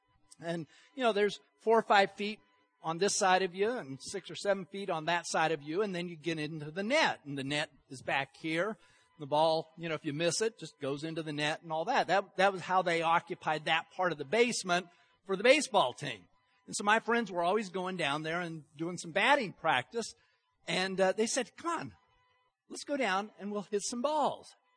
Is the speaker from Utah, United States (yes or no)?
yes; Utah, United States; because I was raised in Utah. Okay, Utah has bad weather, you know, from about November to March.